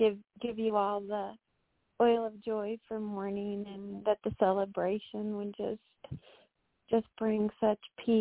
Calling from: North Carolina, United States; from North Carolina

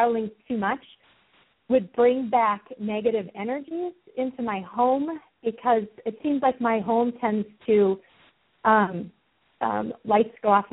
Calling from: Colorado, United States; I'm calling from Colorado.

